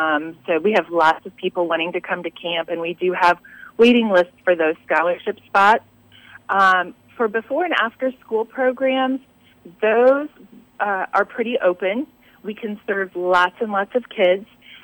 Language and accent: English; Bloomington, United States; I'm actually from Bloomington.